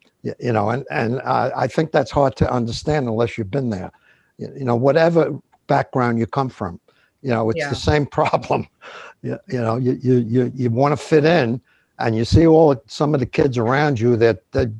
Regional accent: Brooklyn, New York, United States; born there; I spoke German when I was little. You know, I can't speak it now, but I could then. You know, but I was born in Brooklyn.

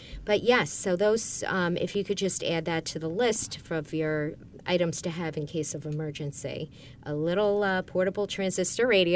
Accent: Buffalo, New York, United States; I'm from Buffalo, so I'm going to do it myself.

